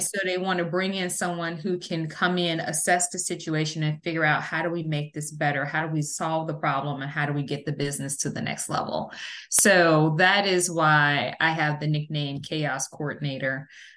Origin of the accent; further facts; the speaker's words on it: Chicago, Illinois, United States; now in Dallas, United States; So my background is I am a Chicagoan now living in Dallas, Texas.